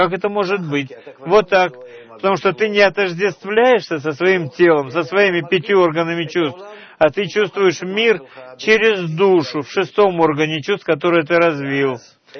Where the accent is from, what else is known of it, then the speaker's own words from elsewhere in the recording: Russia; moved away; Когда я приехал из России, я там все это изучал с детства